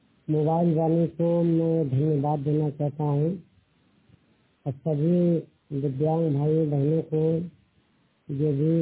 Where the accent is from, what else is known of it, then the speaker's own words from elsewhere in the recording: Varanasi, Uttar Pradesh, India; जिला वाराणसी उत्तर प्रदेश का रहने वाला हूँ।